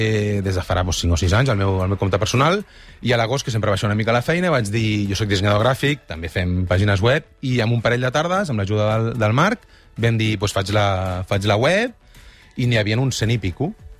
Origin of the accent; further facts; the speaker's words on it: Viladecans, Catalonia, Spain; quan anava per Viladecans, jo soc de Viladecans, per Barcelona